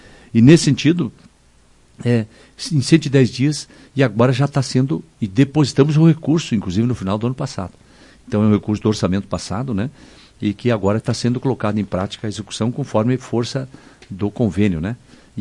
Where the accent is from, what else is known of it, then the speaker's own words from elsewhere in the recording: Tapejara, Rio Grande do Sul, Brazil; Você que estava lá na minha cidade, Tapejara, né?